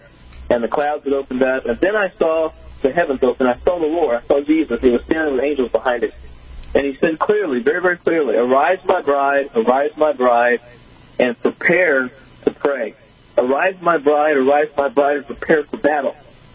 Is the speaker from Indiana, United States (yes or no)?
yes; Jasonville, Indiana, United States; I was in Jasonville, Indiana, where I grew up, my hometown, and was preaching at my home church that next morning.